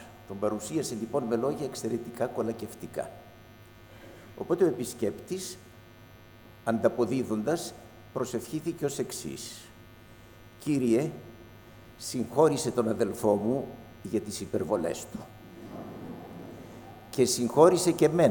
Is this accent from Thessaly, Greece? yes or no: no; Thessaloniki, Central Macedonia, Greece; κάποιοι θυμούνται ότι είμαι από τη Θεσσαλονίκη